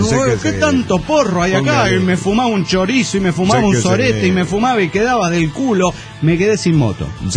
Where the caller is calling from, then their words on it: Costa Rica; de Costa Rica.